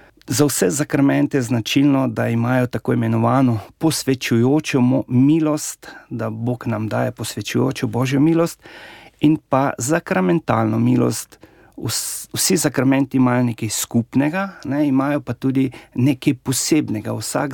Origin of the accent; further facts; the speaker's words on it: Šmihel pri Žužemberku, Lower Carniola, Slovenia; now in Maribor, Slovenia; skoraj polovico mojega življenja sem v Mariboru. Drugače sem doma z Dolenjske, iz župnije Šmihel pri Žužemberku. Zgodaj sem šel od doma, študiral sem doma, tudi v tujini, v Padovi, v Rimu, v Dublinu.